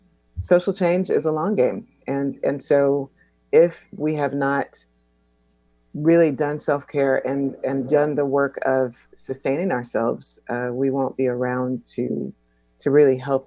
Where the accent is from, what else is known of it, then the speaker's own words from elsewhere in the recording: Houston, Texas, United States; I'm originally from Houston, Texas. I always lead with that. And right now I kind of moved between New York City and Oakland